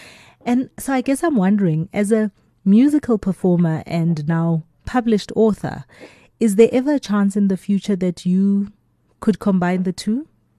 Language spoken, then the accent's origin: English; Soweto, Gauteng, South Africa; because I'm also from Soweto.